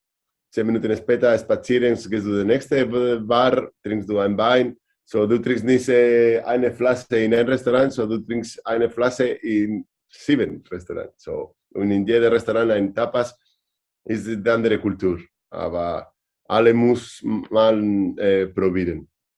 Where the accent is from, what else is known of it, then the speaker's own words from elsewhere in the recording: northern Spain, Spain; German is a second language; ich bin aus dem Norden, aus Spanien